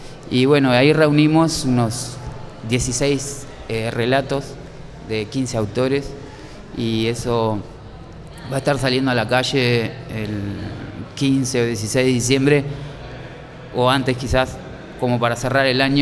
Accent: Salto, Uruguay; soy compatriota, coterráneo de Marosa, que es de Salto, y conozco bien esos paisajes

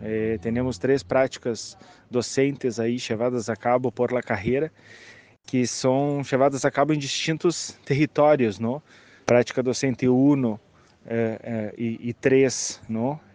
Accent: Brazil; Vengo de Brasil.

